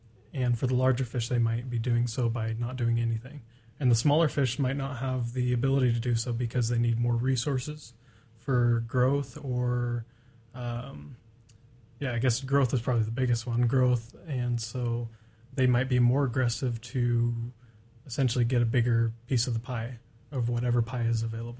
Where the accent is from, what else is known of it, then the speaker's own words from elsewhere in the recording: Doty, Washington, United States; I'm from a really small rural town in Southwest Washington called Doty.